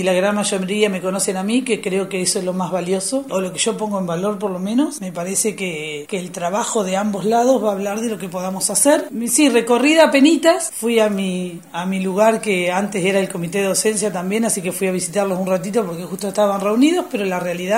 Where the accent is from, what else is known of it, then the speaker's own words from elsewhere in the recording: Ayacucho, Buenos Aires Province, Argentina; also born or lived in Bahía Blanca; now in Rawson, Argentina; No, no, soy de provincia de Buenos Aires, de Ayacucho, un pueblo muy pequeño. Ahí hice mi secundaria, mi primaria, ahí nací.